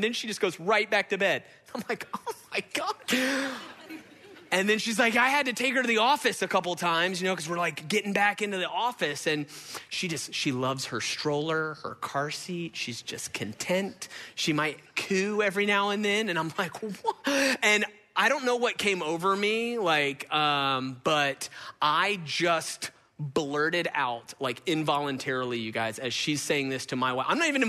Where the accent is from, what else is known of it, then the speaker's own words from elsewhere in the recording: Georgia, United States; I grew up in Gwinnett. I screwed up in Gwinnett. I got saved in Gwinnett